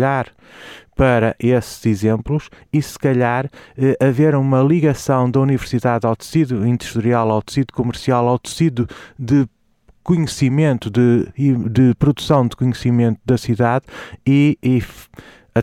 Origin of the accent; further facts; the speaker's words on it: Braga, Portugal; Eu sou de Braga